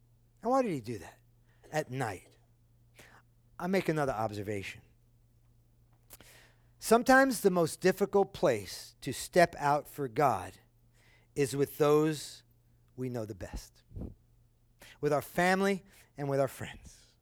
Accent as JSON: {"language": "English", "region": "New York", "country": "United States", "said": "I'm from New York. You don't pay tax in New York."}